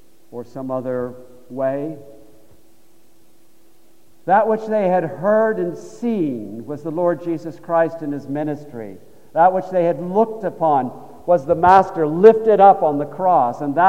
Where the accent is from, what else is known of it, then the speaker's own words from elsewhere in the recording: California, United States; You know, I'm from California.